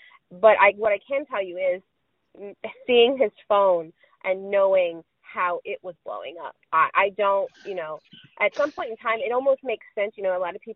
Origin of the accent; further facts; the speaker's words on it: Houma, Louisiana, United States; We didn't talk about this, but I'm from Houma.